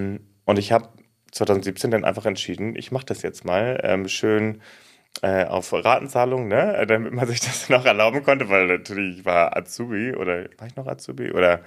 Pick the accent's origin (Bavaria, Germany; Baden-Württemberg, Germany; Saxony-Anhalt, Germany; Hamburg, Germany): Hamburg, Germany; now in Düsseldorf, Germany; findet ihr mich in Düsseldorf. Da wohne ich jetzt aktuell, obwohl ich gebürtiger Hamburger bin.